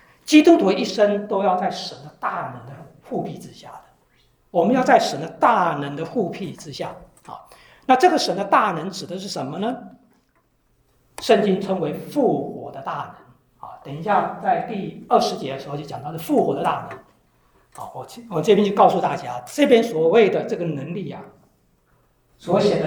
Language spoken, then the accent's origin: Chinese; China; 我们是中国人啊